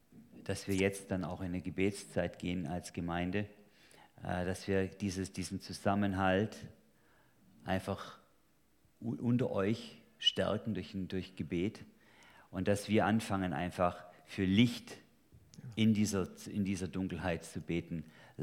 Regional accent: Germany; Ja, also wir als Deutsche, wir hatten auch die Phase, wo es dann hieß, wir sind ein Volk.

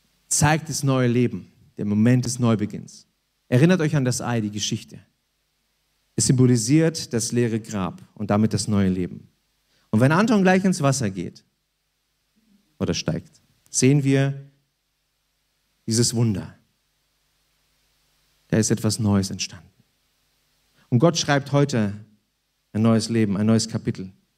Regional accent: Hanover, Lower Saxony, Germany; wisst ihr, wir kommen ja aus Hannover.

